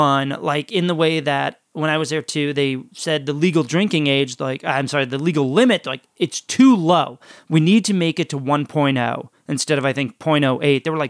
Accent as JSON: {"language": "English", "town": "New Orleans", "region": "Louisiana", "country": "United States", "said": "We're from New Orleans."}